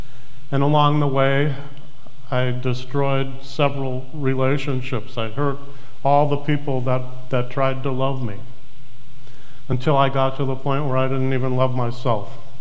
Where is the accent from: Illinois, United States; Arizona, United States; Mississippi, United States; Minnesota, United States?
Minnesota, United States; St. Paul; I was born in St. Paul, Minnesota, to a Jewish family, and I was raised in a Reformed congregation. It was called Mount Zion, by the way.